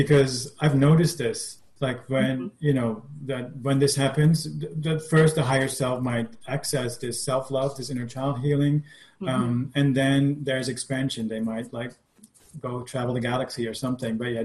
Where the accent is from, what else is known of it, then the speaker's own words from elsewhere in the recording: Netherlands; my first name, which is a little tricky because I'm from the Netherlands